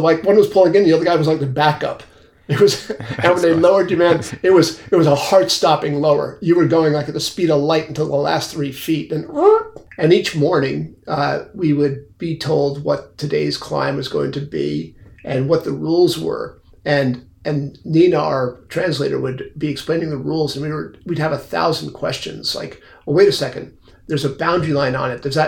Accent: New York, United States; I'm from New York.

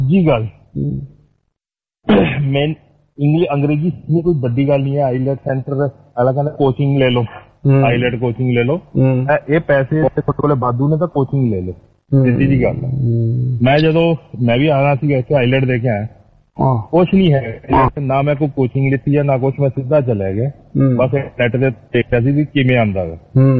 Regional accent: Punjab, India; ਮੈਂ ਪੰਜਾਬੀ ਹਾਂ ਮੈਂ ਪੰਜਾਬੀ ਹਾਂ ਮੈਨੂੰ ਤੇਲਗੂ ਵੀ ਆਉਂਦੀ ਹੈ ਉੱਥੇ ਦੀ ਲੈਂਗੁਏਜ ਸੀਗੀ ਲੋਕਲ ਤਮਿਲ ਵੀ ਆਉਂਦੀ ਹੈ ਉਹ ਨਾਲ ਦਾ ਸਟੇਟ ਹੈ ਕੰਨੜ ਵੀ ਥੋੜੀ ਬਹੁਤ ਆਉਂਦੀ ਹੈ ਮਲਿਆਲਮ ਵੀ ਥੋੜੀ ਬਹੁਤ ਆਉਂਦੀ ਹੈ

